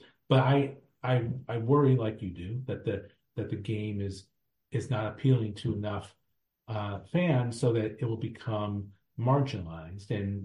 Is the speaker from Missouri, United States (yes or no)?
yes; St. Louis, Missouri, United States; You know, I'm from St. Louis.